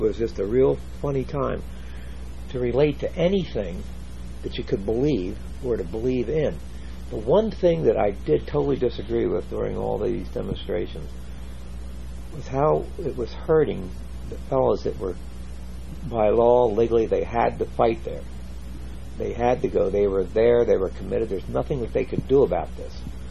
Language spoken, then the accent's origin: English; United States; That I was very ashamed as an American to even be associated with that name